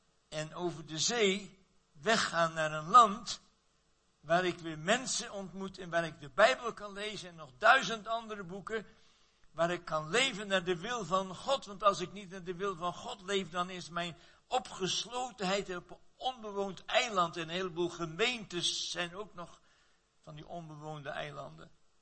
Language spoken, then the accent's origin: Dutch; North Holland, Netherlands; Want in Noord-Holland, waar ik vandaan kom, de kop van Noord-Holland